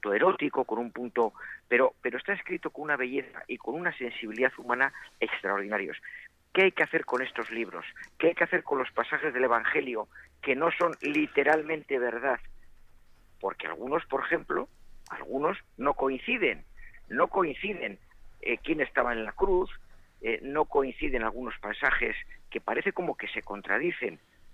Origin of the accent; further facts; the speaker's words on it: Bilbao, Basque Country, Spain; como buen bilbaíno que soy